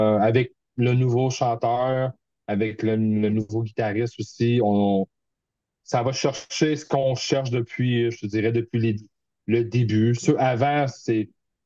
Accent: Montreal, Quebec, Canada; Nous, on vient de Montréal.

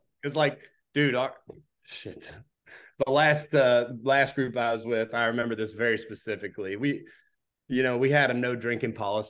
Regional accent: Roanoke, Virginia, United States; But we were playing New Year's Eve 2017 going into 2018 in my hometown, Roanoke, Virginia.

